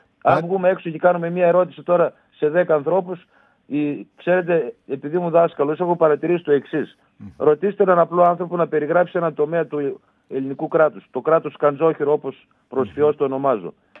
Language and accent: Greek; Central Macedonia, Greece; Όταν ήμουν μικρός στο χωριό μου, στα Πιέρια, αγαπητέ μου, κύριε Τριανταφυλλίδη, ο πατέρας μου...